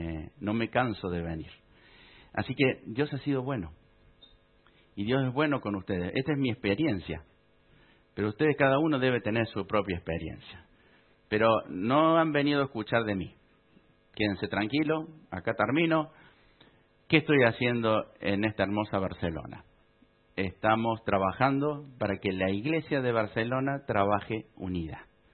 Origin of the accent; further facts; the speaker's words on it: Argentina; born there; soy argentino de nacimiento, en el país de los campeones.